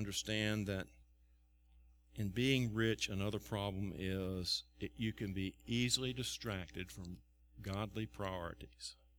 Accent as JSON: {"language": "English", "town": "Tarboro", "region": "North Carolina", "country": "United States", "tie": "born or raised there", "said": "I remember growing up in Tarboro. The street light was almost paid for. Tarboro was a small town, 12,000 people, smaller today than it was then."}